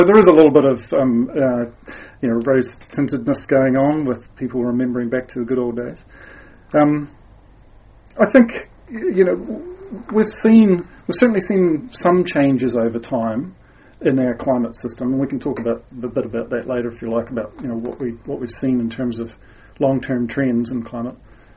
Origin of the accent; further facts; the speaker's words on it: Southland, New Zealand; I came from Southland. My roots are from Gore and Invercargill. And you can't get away from weather in Southland.